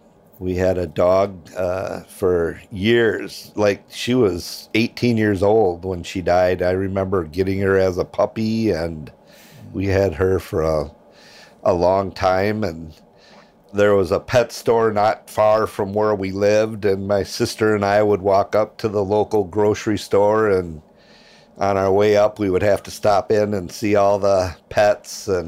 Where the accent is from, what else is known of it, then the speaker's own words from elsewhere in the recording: Madison, Wisconsin, United States; I grew up in Madison, but my folks being from the Dodgeville, Mineral Point area